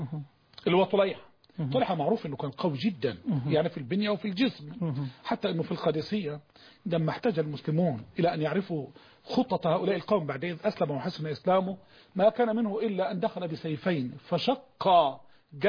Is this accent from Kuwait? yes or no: no; Egypt; إحنا كمصريين